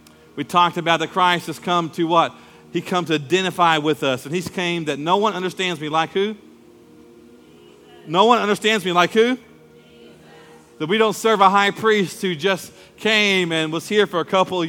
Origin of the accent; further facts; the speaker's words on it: Muskogee, Oklahoma, United States; even today when I go back to Muskogee, my hometown, when I was raised